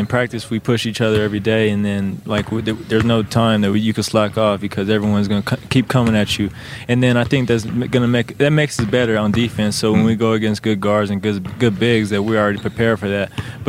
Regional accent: Colorado, United States; especially for people in the state of Colorado and that's growing up in Colorado

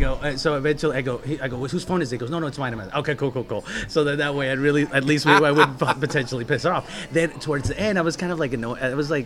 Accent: Colombia; I go, oh, really? I'm from Colombia, too.

